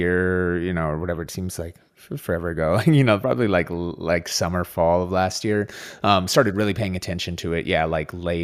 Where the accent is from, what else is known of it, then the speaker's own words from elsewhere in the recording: Minnesota, United States; I grew up in Minnesota, so Minnesota sports everything.